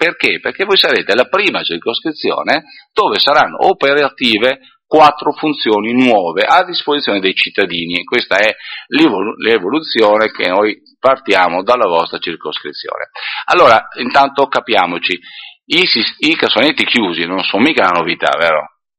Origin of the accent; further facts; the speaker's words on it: Verona, Veneto, Italy; Invece noi, che da veronesi siamo tutti matti, no?